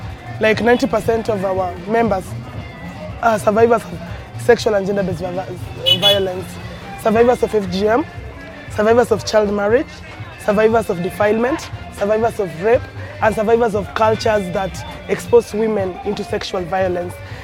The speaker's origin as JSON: {"language": "English", "town": "Kibera", "region": "Nairobi", "country": "Kenya", "tie": "born or raised there", "said": "I'm a feminist activist, born and raised in Kibera, happily."}